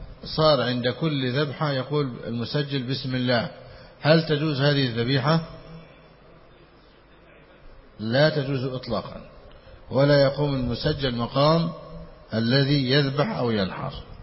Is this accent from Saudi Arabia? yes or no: no; Egypt; والطعام الذي عندنا في مصر يسمى الفسيخ والسردين